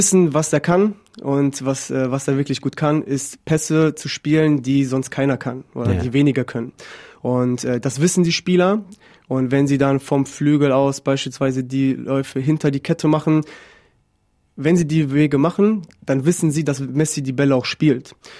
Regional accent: Dortmund, North Rhine-Westphalia, Germany; für mich als Dortmunder

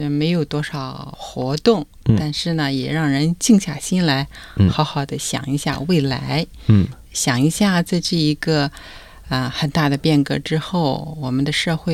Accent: northern China, China; 在北方长大的人，我们小时候在冬季就戴过口罩

